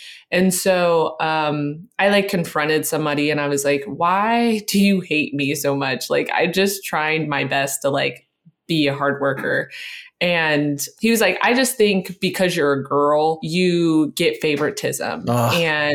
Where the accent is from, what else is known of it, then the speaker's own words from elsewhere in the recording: Fresno, California, United States; it was close to my hometown, Fresno, where my parents were living at the time.